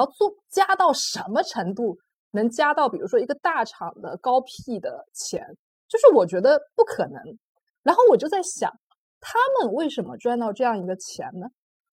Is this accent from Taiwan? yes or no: no; China; 另外就是我们中国人对于钱的态度是非常的拧巴的